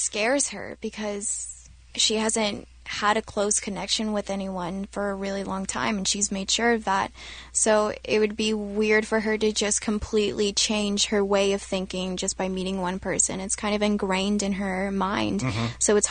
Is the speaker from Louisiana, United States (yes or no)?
no; Georgia, United States; Well, I was born and raised in Georgia, so